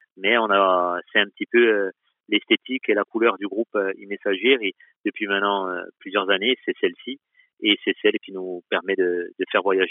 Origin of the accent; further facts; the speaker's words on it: Corsica, France; comme on dit chez nous en Corse, un véritable retour de la part du public.